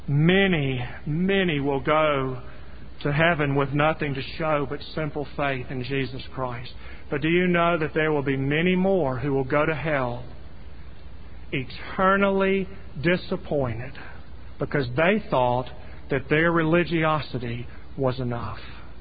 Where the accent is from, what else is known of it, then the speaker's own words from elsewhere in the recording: Southern United States, United States; as one Southerner to other Southerners